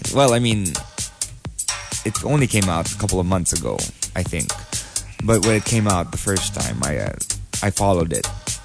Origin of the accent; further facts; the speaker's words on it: Philippines; I'm a Filipina